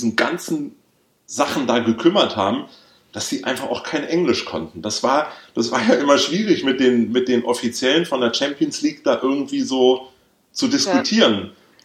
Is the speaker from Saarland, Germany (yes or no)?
no; Berlin, Germany; ich bin ja in West-Berlin aufgewachsen.